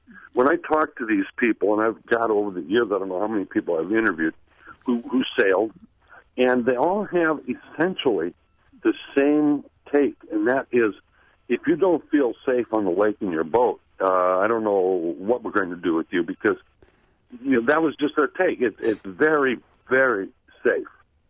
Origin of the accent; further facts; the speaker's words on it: Milwaukee, Wisconsin, United States; I was brought up in Milwaukee